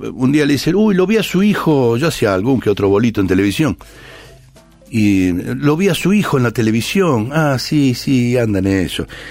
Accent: Buenos Aires, Argentina; born there; Yo soy de San Lorenzo y nací en Boedo. Ahora volví a Boedo, afortunadamente, después de 45 años volví al barrio.

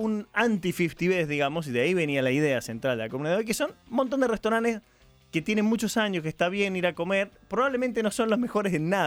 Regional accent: Canning, Buenos Aires Province, Argentina; porque no soy de Buenos Aires. Solo soy de acá, es Canning, es así.

